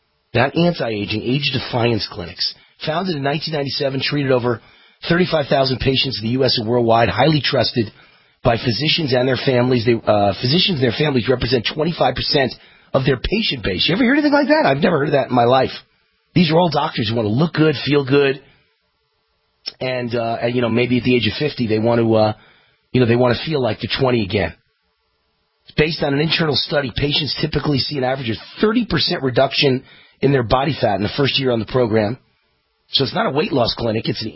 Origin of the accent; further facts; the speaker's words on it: New York, United States; I'm from New York, and I love the Big Apple, and you know, I couldn't live there.